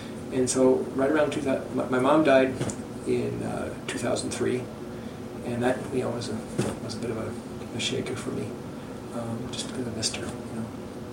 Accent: New Orleans, Louisiana, United States; moved away as an adult; now in Houston, United States; And I grew up in New Orleans, and I came over here to Houston when I finished high school to go to college at the University of St. Thomas.

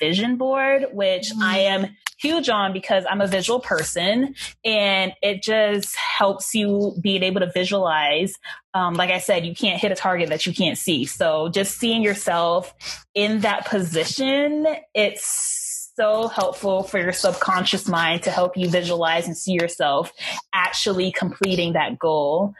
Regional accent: Los Angeles, California, United States; I don't come from, you know, the best neighborhoods. I grew up in South Central LA.

